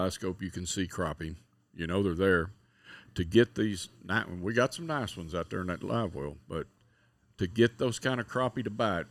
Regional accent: the South, United States; I'm from the South. It needs to be fried.

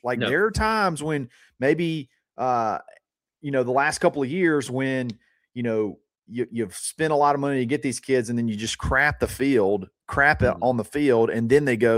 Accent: Selma, Alabama, United States; born there; Hey, I was born in Selma, so I can say that.

